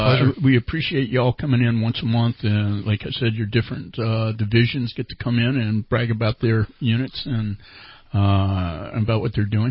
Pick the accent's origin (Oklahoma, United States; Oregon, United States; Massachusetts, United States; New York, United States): Oregon, United States; I'm from Oregon.